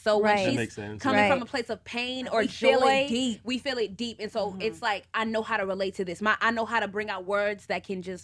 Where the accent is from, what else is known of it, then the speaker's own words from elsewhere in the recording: Detroit, Michigan, United States; also born or lived in Baltimore, United States; But we grew up a lot in Michigan, Metro Detroit area.